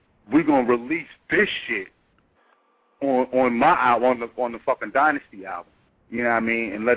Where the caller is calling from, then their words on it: Atlanta, Georgia, United States; I'm calling from Atlanta, man.